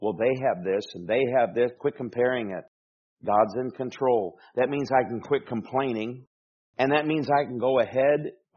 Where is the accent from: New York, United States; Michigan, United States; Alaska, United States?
Michigan, United States; Now, I wasn't raised with air conditioning. I was raised in Michigan, which isn't a what you would call a hot state.